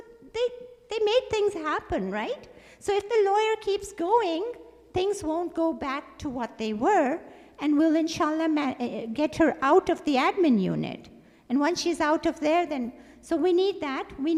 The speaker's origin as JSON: {"language": "English", "country": "Pakistan", "said": "coming from Pakistan is not easy."}